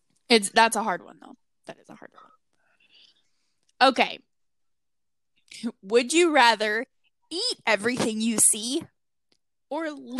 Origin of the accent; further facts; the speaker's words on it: Alaska, United States; I'd say look like a fish, but that's because I'm from Alaska and fish are beautiful.